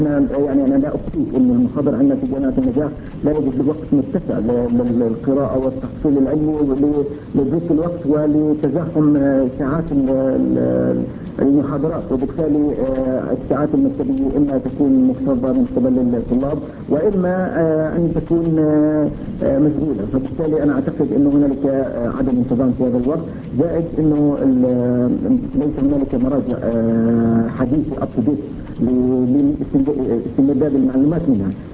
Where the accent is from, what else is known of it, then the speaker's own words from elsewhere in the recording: West Bank, Palestine; وهذه الإيرادات النقدية تشتغل عندنا في الضفة الغربية.